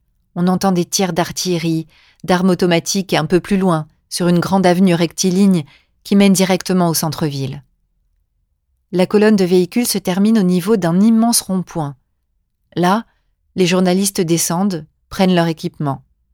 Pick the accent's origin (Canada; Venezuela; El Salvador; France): France; quand nous répondons que nous sommes Français